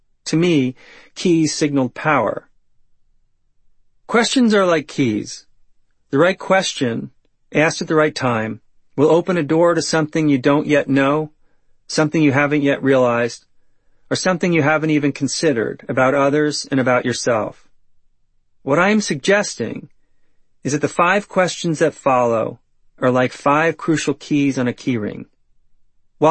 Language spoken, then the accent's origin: English; Midland Park, New Jersey, United States; I grew up in Midland Park, a blue-collar town in northern New Jersey, which was filled with plumbers, electricians, and landscapers.